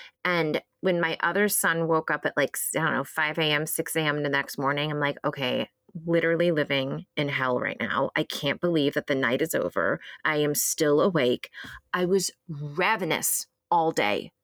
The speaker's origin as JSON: {"language": "English", "region": "Texas", "country": "United States", "tie": "born or raised there", "said": "It's all right. I was raised in Texas. So your y'alls are landing in a very comfortable place for me."}